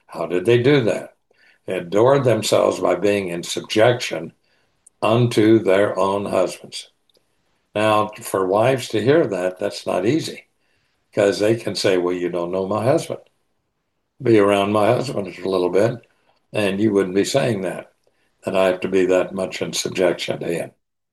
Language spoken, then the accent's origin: English; United States; In this country, if you're American, you can't tell me what to do. I'm an American.